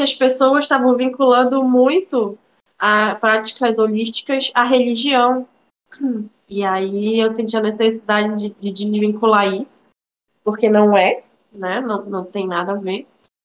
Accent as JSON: {"language": "Portuguese", "region": "Amapá", "country": "Brazil", "said": "porque eu sou do Amapá"}